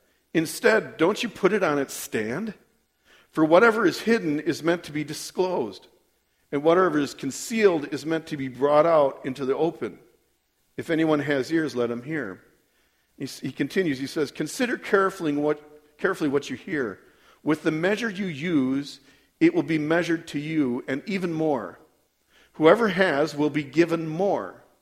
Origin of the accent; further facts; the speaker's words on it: Waukesha, Wisconsin, United States; I grew up in Waukesha, kind of. I'm a city kid, okay?